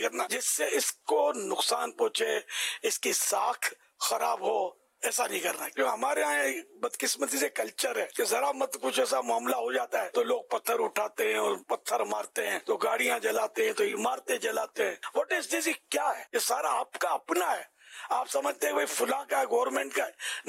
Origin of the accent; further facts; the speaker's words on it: Karachi, Sindh, Pakistan; born there; اور پھر میں کراچی میں پیدا ہوا, پہلے حیدرآباد میں اترے ہمارے ماں باپ, کراچی میں میری ولادت ہوئی.